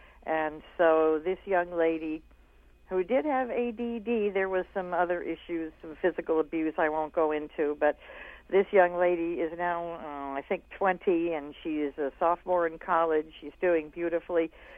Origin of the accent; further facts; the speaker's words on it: Florida, United States; My first was, I was born and raised in Florida.